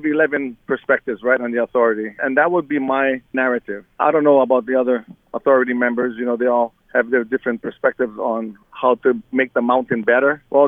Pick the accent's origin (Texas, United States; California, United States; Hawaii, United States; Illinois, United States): Hawaii, United States; I'm a Hawaiian, too.